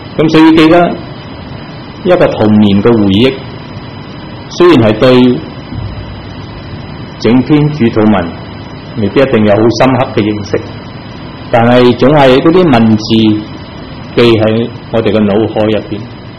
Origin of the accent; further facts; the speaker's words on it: Vietnam; now in Canada; 我们是同年一起成长在越南那里。因为在越南有灾难，所以我们走不同的路，去最后去到加拿大。